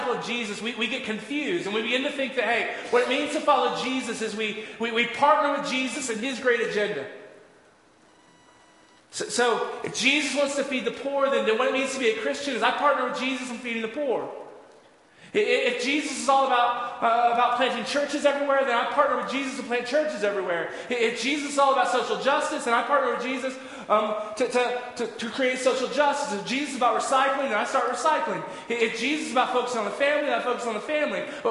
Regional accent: the South, United States; I grew up in the South. We had Easter pageants.

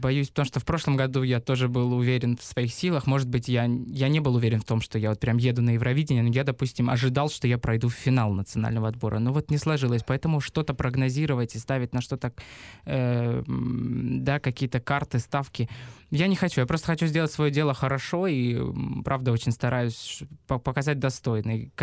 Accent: Belarus; born there; я родился в Беларуси

